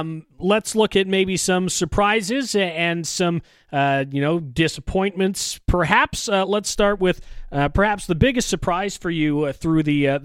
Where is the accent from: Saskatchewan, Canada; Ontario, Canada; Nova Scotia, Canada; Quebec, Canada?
Ontario, Canada; Belleville; I also am a little bit surprised with my hometown team here in Belleville.